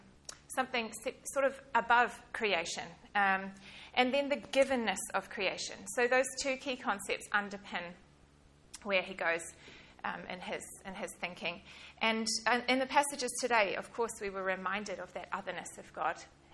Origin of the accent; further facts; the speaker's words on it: Great Barrier Island, Auckland, New Zealand; but I grew up on Great Barrier Island as part of the community there